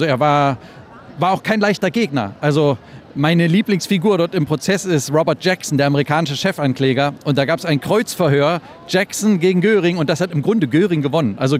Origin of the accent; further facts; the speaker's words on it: East Germany, Germany; Ich bin ja in der DDR aufgewachsen, in Ostdeutschland